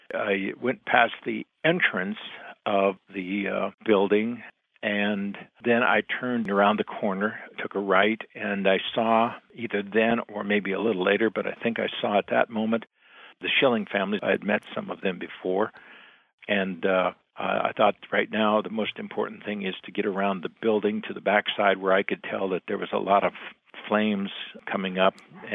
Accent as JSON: {"language": "English", "town": "Las Vegas", "region": "Nevada", "country": "United States", "said": "from Las Vegas. I work for the Vegas Stats and Information Network."}